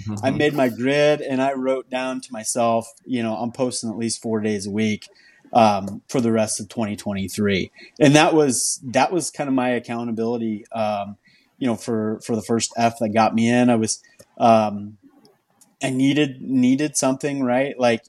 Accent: Petersburg, Nebraska, United States; So I grew up in Petersburg, Nebraska, a small town kind of northeast, north central Nebraska, and we were the Pirates.

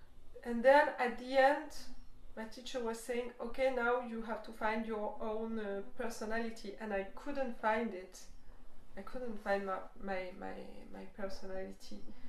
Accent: Switzerland; I'm from Switzerland, so when I studied jazz, I studied classical in Switzerland.

